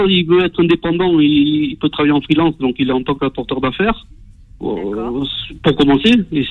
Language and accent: French; Bordeaux, Nouvelle-Aquitaine, France; là, moi, je suis en région parisienne, mais sinon, je suis de Bordeaux-Centre, natif de Bordeaux.